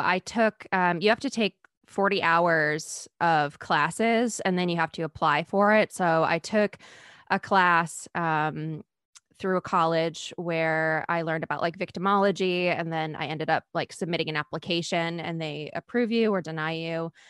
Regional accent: Maine, United States; And it's funny because like I cover stories from like Maine and New England, which I'm from Maine.

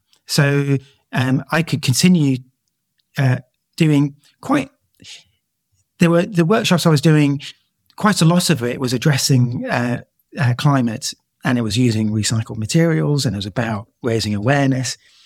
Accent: North East England, United Kingdom; also born or lived in Glasgow / Brighton; because I'm quite old. So I'm 48. So, I grew up in the Northeast, had a very pretty nice childhood. I studied graphic design in Glasgow for a BA, and then did an MA down in Brighton

